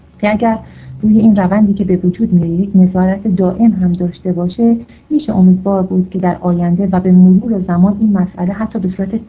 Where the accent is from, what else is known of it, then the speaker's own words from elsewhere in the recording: Iran; ما فقط ایرانی هستیم